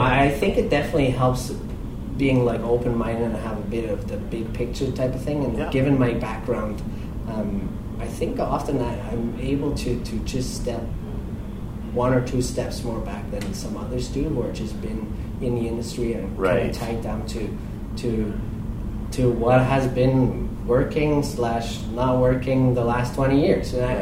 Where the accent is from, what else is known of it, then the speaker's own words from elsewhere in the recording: Switzerland; accent: Swiss; not sure people don't understand my Swiss accent too well, so...